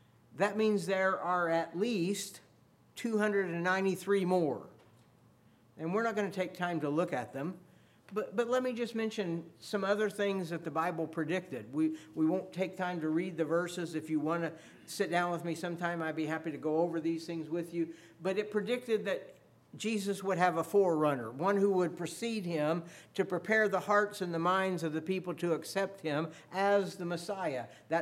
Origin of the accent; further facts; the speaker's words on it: Mattoon, Illinois, United States; born there; I was born in Mattoon because that's where my dad got a job after he got out of the service, and so they moved there.